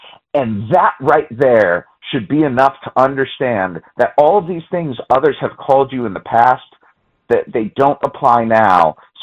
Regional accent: Cleveland, Ohio, United States; because I grew up in Cleveland, guys. I know what it's like to not have any championships.

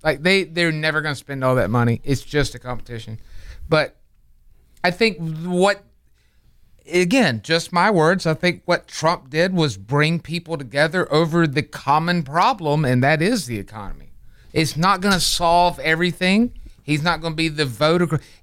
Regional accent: United States; But as an American, I'd never heard her one time talk about getting America back to where we freaking were.

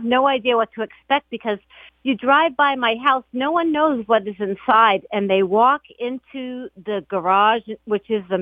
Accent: Massachusetts, United States; Oh, no, I grew up in Massachusetts, eastern Massachusetts.

